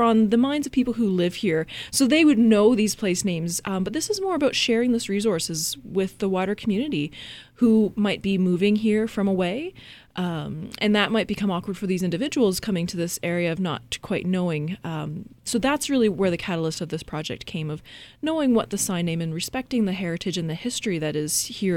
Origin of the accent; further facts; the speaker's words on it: Alberta, Canada; now in Halifax, Canada; And so when I moved here, I'm from Alberta originally, and I moved to Halifax